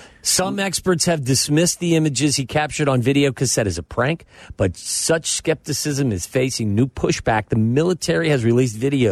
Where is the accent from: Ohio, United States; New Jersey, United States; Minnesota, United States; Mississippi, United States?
Ohio, United States; Cincinnati; As a kid growing up in Cincinnati. Big area for UFOs.